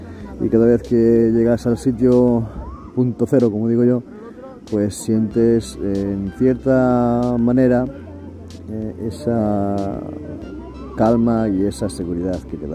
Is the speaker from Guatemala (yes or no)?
no; Extremadura, Spain; Y como yo y mi mujer somos de diferentes sitios de España, ella es de la comunidad autónoma de Galicia y yo soy de Extremadura